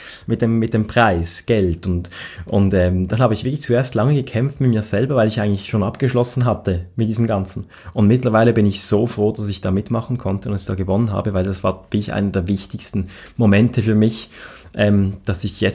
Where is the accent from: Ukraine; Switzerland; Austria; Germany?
Switzerland; Reigoldswil, Basel-Landschaft; Also ich bin ja in Reigoldswil aufgewachsen, in einem schönen, idyllischen, sehr idyllischen Dorf mit einer Gondelbahn zur Wasserfalle